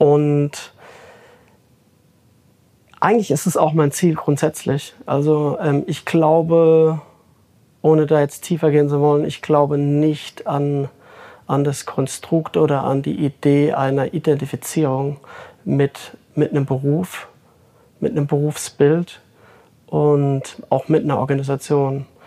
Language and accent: German; Rhineland-Palatinate, Germany; born there; Und das sage selbst ich als gebürtiger Pfälzer.